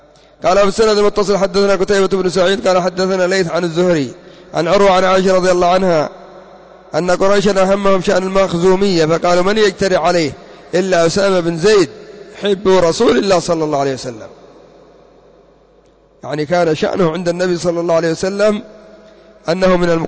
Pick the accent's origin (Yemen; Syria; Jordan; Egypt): Yemen; القافة هو الذي يقولون عندنا في اليمن يعرف نقطة الدم